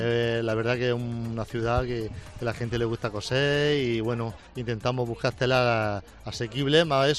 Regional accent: Murcia, Region of Murcia, Spain; Soy de Murcia se nota, ¿eh?

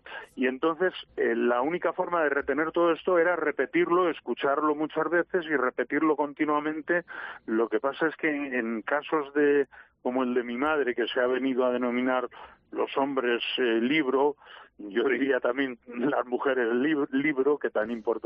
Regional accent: Robledo, Spain; otro pueblo diferente del mío, yo soy de Robledo.

